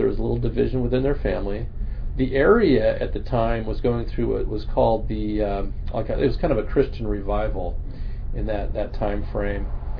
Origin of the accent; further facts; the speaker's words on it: Cupertino, California, United States; when I was growing up, knew. Nobody knew it. I came from Cupertino, California.